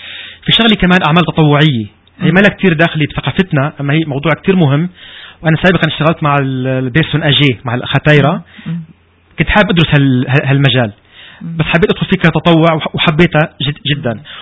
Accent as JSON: {"language": "Arabic", "country": "Canada", "second_language": "Arabic", "said": "ابدا انا هون موجود, انا كندي مثلي مثل اي شخص تاني"}